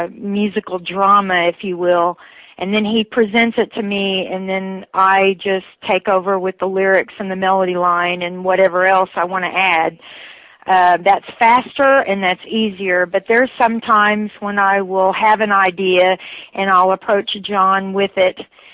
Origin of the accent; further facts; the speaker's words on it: Oklahoma, United States; also born or lived in Texas; I'm from Eastern Oklahoma, and I lived in Texas for 12 years.